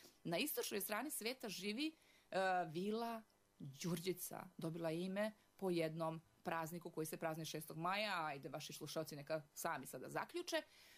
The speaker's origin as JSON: {"language": "Serbian", "region": "Republika Srpska", "country": "Bosnia & Herzegovina", "moved": "yes", "lives_now": "Banja Vrujci, Serbia", "said": "ja nisam sa tih prostora, ja sam tamo otišla 92. u onom ratnom vihoru, a inače potičem sa Ozrena, ja sam ona Ozrenka, što se kaže."}